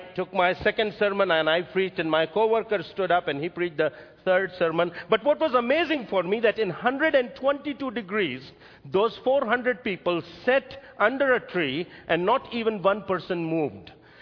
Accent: India; first language Hindi; English is a second language; moved away as an adult; also born or lived in Dallas; my mind is thinking in Hindi because I was born and raised in India. I learned English in 1979 when I came to study in America, when I came to Dallas.

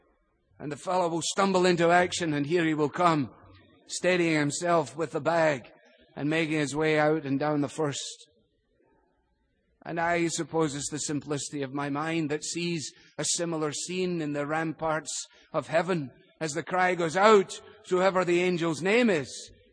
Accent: Glasgow, Scotland, United Kingdom; I remember as a boy growing up in Glasgow

